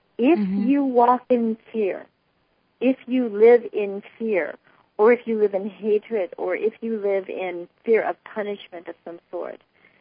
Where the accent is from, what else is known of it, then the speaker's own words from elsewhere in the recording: Ireland; you know, I'm Irish, okay? I have plenty of Catholicism in my background, too, okay?